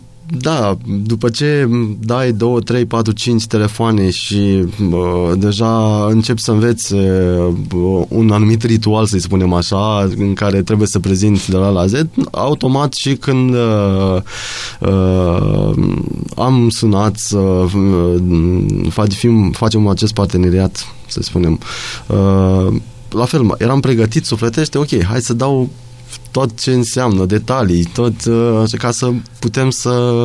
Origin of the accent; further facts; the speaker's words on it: Fălticeni, Suceava County, Romania; also born or lived in Timișoara; Nu, născut în Timișoara. Și am copilărit în Fălticeni și...